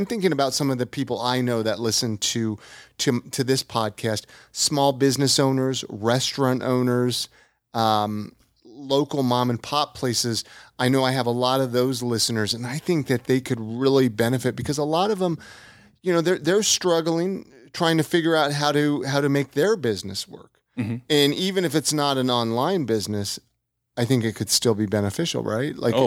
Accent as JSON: {"language": "English", "region": "California", "country": "United States", "tie": "born or raised there", "said": "I mean, I grew up in California. I have always been that type."}